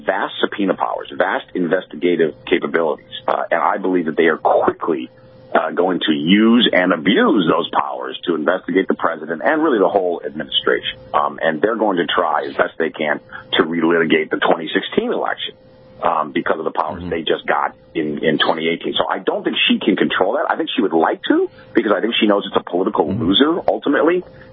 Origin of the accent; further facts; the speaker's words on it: Chicago, Illinois, United States; places, I'm from Chicago, in suburban Chicago, he's very unpopular.